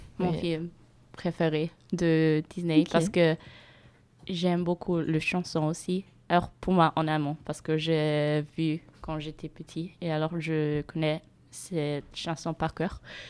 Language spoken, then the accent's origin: French; Germany; Ah, je viens d'Allemagne.